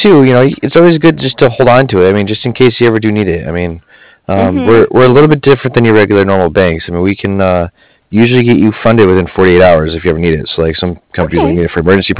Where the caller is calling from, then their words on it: Cardiff, Wales, United Kingdom; I'm actually calling from Cardiff.